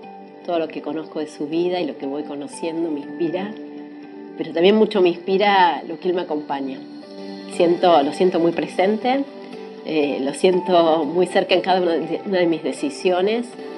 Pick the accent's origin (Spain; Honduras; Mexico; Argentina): Argentina; Rosario, Santa Fe; soy una persona que soy de Rosario, sé lo que es Rosario hoy